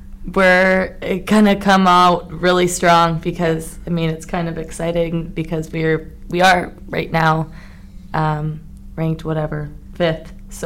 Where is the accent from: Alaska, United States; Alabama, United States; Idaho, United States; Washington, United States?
Alaska, United States; I actually grew up playing, well, I'm from Alaska